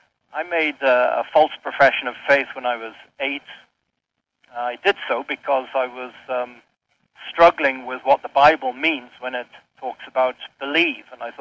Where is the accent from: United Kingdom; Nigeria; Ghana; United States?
United Kingdom; Wales; I grew up in Wales, in the southwest corner of Wales, a beautiful county called Pembrokeshire. It's known as Little England Beyond Wales because the people there speak English as a first language rather than Welsh.